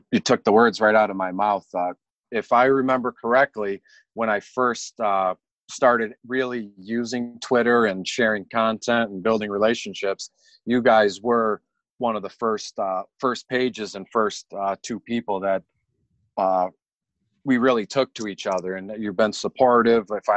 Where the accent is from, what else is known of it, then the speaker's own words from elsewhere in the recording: Detroit, Michigan, United States; Born and raised in Detroit on the east side. I do not live in Detroit anymore. I'm about 20 minutes north.